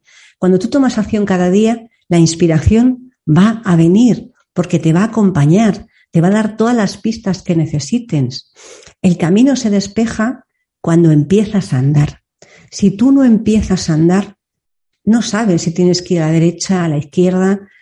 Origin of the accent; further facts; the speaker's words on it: Madrid, Community of Madrid, Spain; volviendo a Madrid, que ya sabéis que soy madrileña